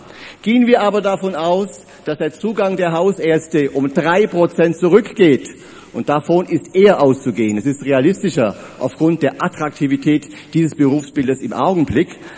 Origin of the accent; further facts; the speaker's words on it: Bavaria, Germany; Gehen wir in den Südwesten Bayerns, in meine Heimat nach Schwaben